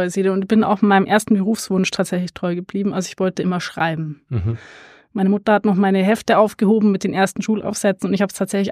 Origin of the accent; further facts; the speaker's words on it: Munich, Bavaria, Germany; Also ich bin tatsächlich in München geboren. Mhm. Also ich bin ein Münchner Kind, was man aber nicht hört.